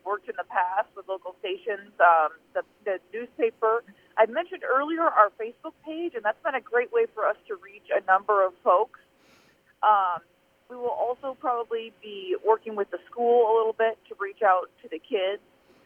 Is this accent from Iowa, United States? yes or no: yes; Atlantic, Iowa, United States; also born or lived in Elkhorn; I grew up between Atlantic and Elkhorn, and I went to school in Atlantic. I graduated in 2004.